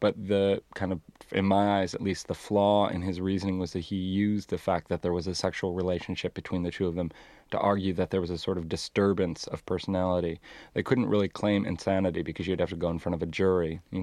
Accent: Chicago, Illinois, United States; I grew up in Chicago. I'm the youngest of 13 kids.

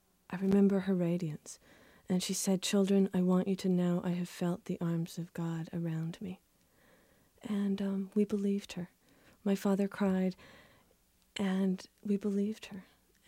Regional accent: American Southwest, United States; all of us of this generation had been living with, growing up in the American Southwest, drinking contaminated milk from contaminated cows.

